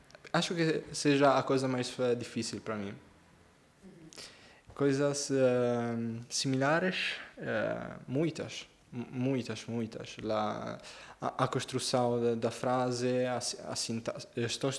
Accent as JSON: {"language": "Portuguese", "country": "Italy", "second_language": "Portuguese", "said": "para mim que sou italiano tenho esta ideia de comer todos juntos"}